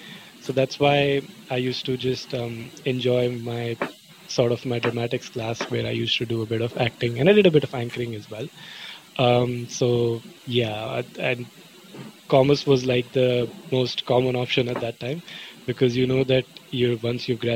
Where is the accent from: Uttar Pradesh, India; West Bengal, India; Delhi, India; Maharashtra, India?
Delhi, India; moved away as an adult; now in New Zealand; So I grew up in Delhi, which is the capital of India. And I pretty much spent all my life over there. I came to New Zealand in 2019